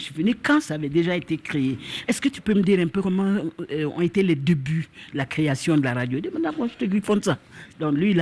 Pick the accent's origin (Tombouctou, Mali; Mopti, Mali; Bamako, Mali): Bamako, Mali; born there; Je suis né ici à Bamako.